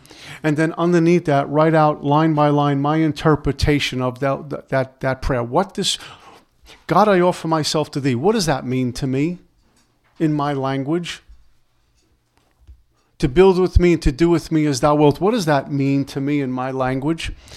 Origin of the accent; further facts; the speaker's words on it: Brooklyn, New York, United States; But I grew up in Brooklyn, and we didn't talk like thy will